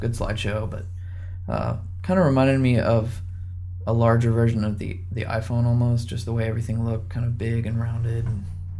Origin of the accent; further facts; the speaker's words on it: Indiana, United States; now in Texas, United States; I think I've already started to adjust to being a Texan because back in Indiana, like, wind chill of -5 is pretty normal.